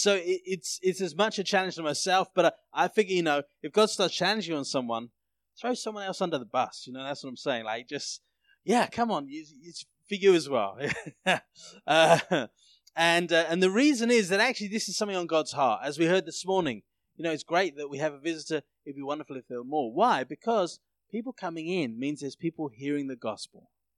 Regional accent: England, United Kingdom; moved away as an adult; now in South Africa; I grew up in England. I'd been there my whole life. I'd grown up in the same town. I lived in the same house until I was about 21.

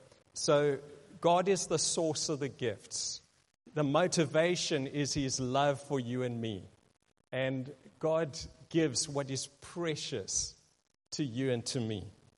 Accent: England, United Kingdom; now in South Africa; I mean, I'm as English as they come, but all of my kids have gone through Afrikaans school, and they're quite bilingual.

